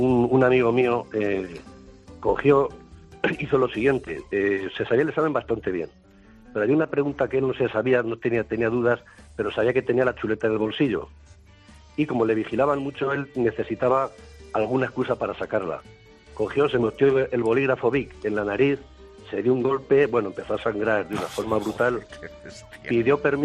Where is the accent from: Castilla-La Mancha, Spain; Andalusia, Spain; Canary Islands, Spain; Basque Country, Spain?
Castilla-La Mancha, Spain; Cuenca; yo soy de Cuenca, un frío que te pelas.